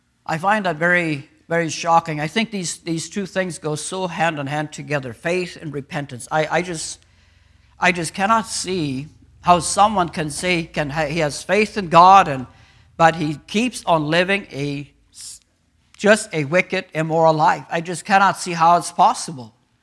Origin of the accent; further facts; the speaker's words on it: Paraguay; I remember when I grew up in Paraguay, we had two incidents.